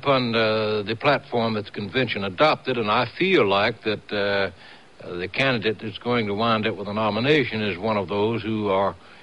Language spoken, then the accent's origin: English; the South, United States; I am a Southerner. I'm proud of it.